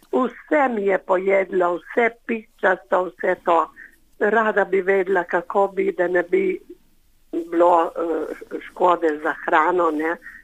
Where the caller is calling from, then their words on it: Littoral, Slovenia; jaz sem tukaj iz Primorske, malo višje